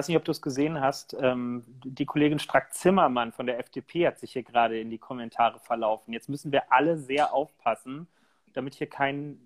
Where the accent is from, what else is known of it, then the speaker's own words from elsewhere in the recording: Berlin, Germany; das lässt einen nochmal ganz anders auf dieses grundsätzlich als Berliner ja gewohnte Umfeld dort blicken.